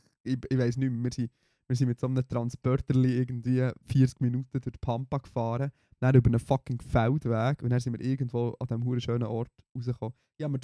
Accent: Bern, Switzerland; Und das war in Bern, in meiner Heimatstadt.

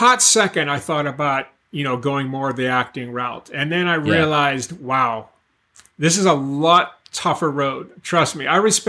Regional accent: Pittsburgh, Pennsylvania, United States; Well, my main reason for moving to California, I moved from Pittsburgh, Pennsylvania.

